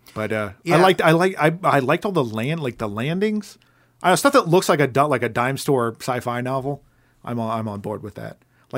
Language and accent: English; Scotland, United Kingdom; I am from Scotland.